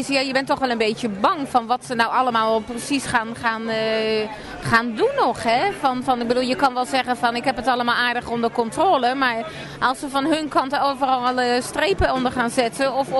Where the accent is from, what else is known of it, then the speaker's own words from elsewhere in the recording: Alphen aan de Rijn, South Holland, Netherlands; Wij komen uit Alphen aan de Rijn. Althans, ik kom uit Alphen aan de Rijn.